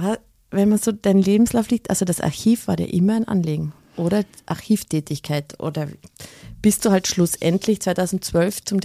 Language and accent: German; Carinthia, Austria; born there; Ich bin gebürtige Kärntnerin, wie schon viele wissen und auch hören.